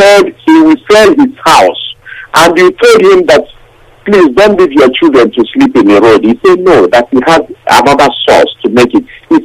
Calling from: Hounslow, London, United Kingdom; I'm calling from Hounslow, London.

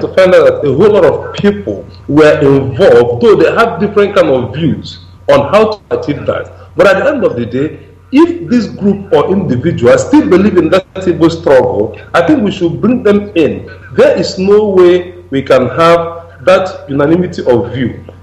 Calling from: Pakistan; I'm calling from Pakistan.

